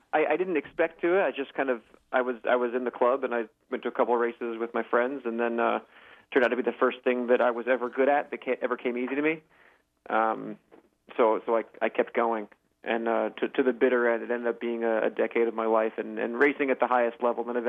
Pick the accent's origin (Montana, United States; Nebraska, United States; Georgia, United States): Georgia, United States; Atlanta; I grew up in Atlanta, which is not like an endurance athlete community.